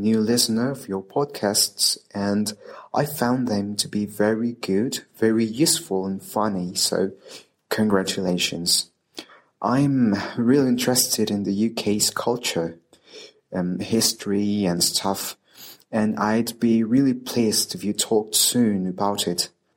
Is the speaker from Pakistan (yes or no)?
no; Mexico City, Mexico; English is a second language; It's a pretty uncommon name, even here in Mexico. I'm from Mexico City.